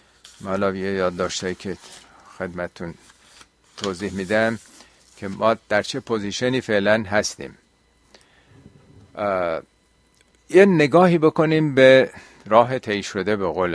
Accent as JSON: {"language": "Persian", "country": "Iran", "said": "در این 1 ماه فهمیدیم ما چقدر ایرانی هستیم، چقدر همه ایرانی هستیم"}